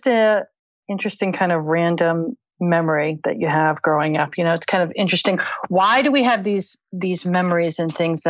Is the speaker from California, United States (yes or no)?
no; Fort Worth, Texas, United States; So I grew up outside of Fort Worth, Texas.